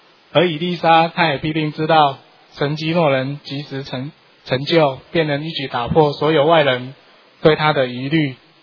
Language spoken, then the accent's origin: Chinese; Taiwan; 约50-60年前，我们台湾人称16岁以上40岁以下未结婚的女子为姑娘